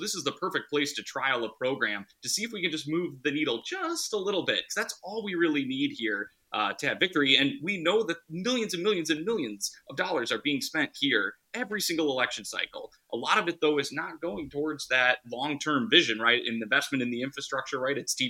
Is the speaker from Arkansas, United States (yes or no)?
no; Eau Claire, Wisconsin, United States; I mean, I'm from Wisconsin, grew up in Eau Claire, but my political path took me to Iowa